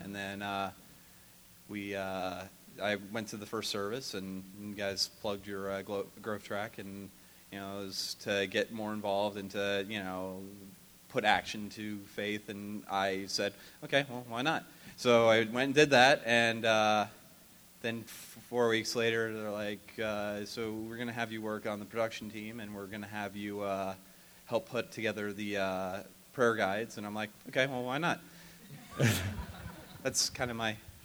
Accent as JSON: {"language": "English", "region": "New York", "country": "United States", "lives_now": "Charlotte, United States", "said": "I'm originally from... Upstate New York."}